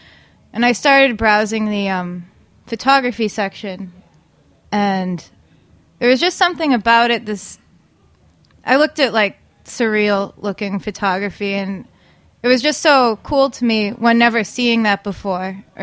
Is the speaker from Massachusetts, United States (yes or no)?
yes; Danvers, Massachusetts, United States; Yep. Danvers, Mass.